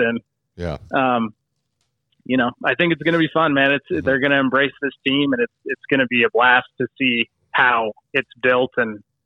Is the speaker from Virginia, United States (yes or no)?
no; Tucson, Arizona, United States; also born or lived in Utah; I mean, you know, I was a kid here, and then I grew up in Tucson and went to school in Phoenix.